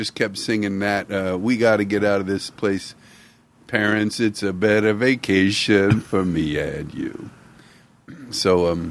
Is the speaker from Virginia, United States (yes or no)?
no; Miami, Florida, United States; I grew up in Miami, Florida.